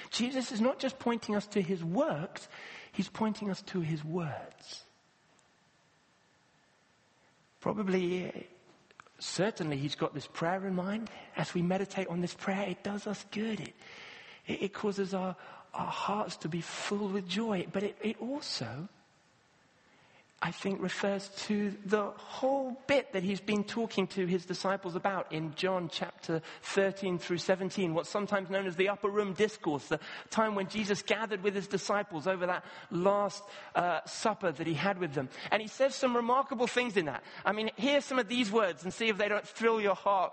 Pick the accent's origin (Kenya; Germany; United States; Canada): Kenya; born or raised there